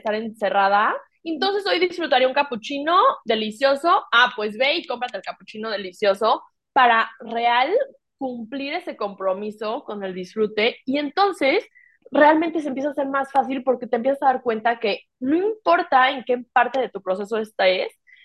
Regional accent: Mexico; moved away as an adult; now in Spain; yo pasé de vivir en México, soy mexicana y ahí viví toda mi vida, y me mudé

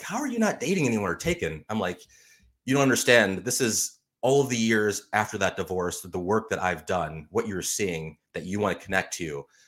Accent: Illinois, United States; now in Iowa, United States; I mean, I grew up outside of Chicago, so I grew up to hip hop and R&B. Living in Iowa, I listened to country music as well, too.

